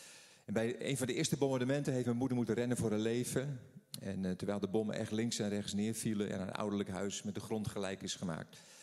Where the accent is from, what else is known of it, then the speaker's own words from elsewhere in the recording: Den Helder, North Holland, Netherlands; Ik ben een Helderse Jutter. Geboren en getogen in Den Helder.